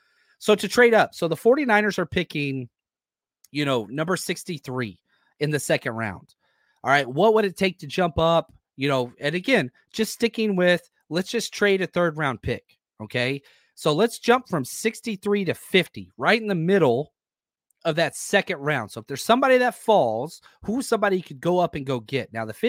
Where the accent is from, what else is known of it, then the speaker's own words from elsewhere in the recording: Texas, United States; I grew up in Texas. My dad lived in Georgia. So every summer, I would go spend time with my dad